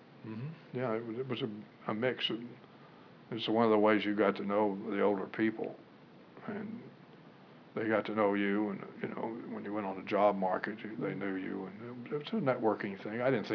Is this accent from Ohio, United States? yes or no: no; Arkansas, United States; Most of the SJD students were from foreign countries. So was I. I was from Arkansas.